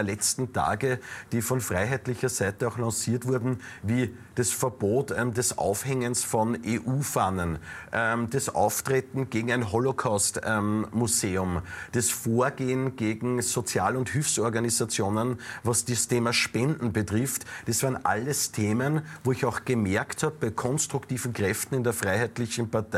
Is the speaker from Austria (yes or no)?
yes; Upper Austria, Austria; Bei uns in Oberösterreich gibt es ein Sprichwort